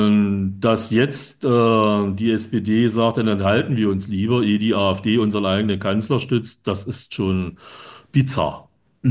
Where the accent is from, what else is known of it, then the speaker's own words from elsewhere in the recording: Thuringia, Germany; Ich komme aus Thüringen